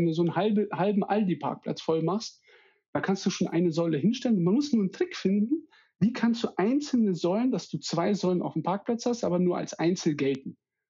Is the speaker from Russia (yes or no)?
yes; Siberia, Russia; Also ich bin selber in Sibirien aufgewachsen, wir hatten einen Hof mit Tieren und so weiter.